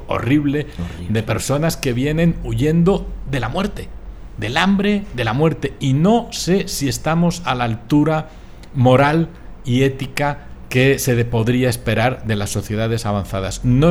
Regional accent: Madrid, Community of Madrid, Spain; Y además se da la circunstancia de que yo de pequeño en Madrid vivía

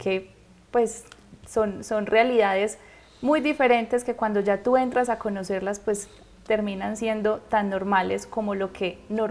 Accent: Colombia; Es como los colombianos, todo lo que cargamos cuando vamos a otro lugar.

